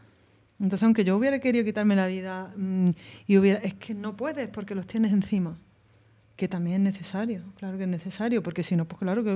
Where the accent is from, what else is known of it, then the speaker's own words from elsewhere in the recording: Málaga, Andalusia, Spain; yo soy andaluza, ¿no? Soy de Málaga.